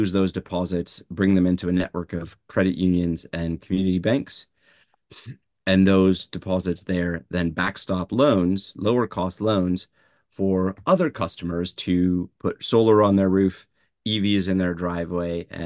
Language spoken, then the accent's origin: English; India; born there; So I was born in India.